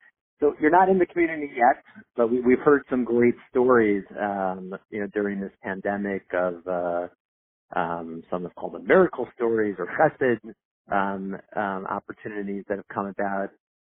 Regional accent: Muncie, Indiana, United States; I grew up in Muncie, right there, a wine shul, and Rabbi Gettinger, Rabbi Wine's son-in-law, was there for many, many years.

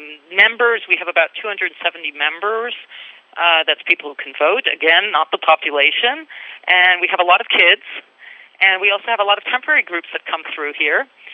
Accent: Jerusalem, Jerusalem District, Israel; English is a second language; we say I'm a Yerushalmit. You could say I grew up in Jerusalem. My parents still live in Jerusalem.

